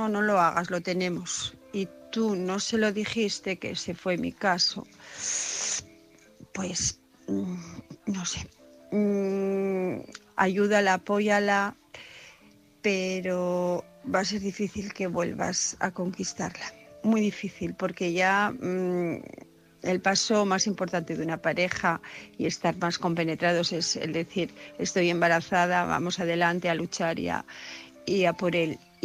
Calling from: Asturias, Spain; de Asturias. Pues, a ver

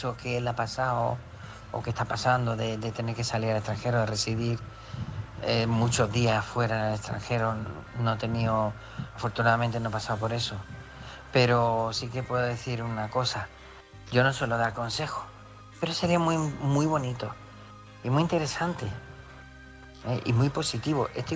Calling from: Málaga, Andalusia, Spain; de Málaga.

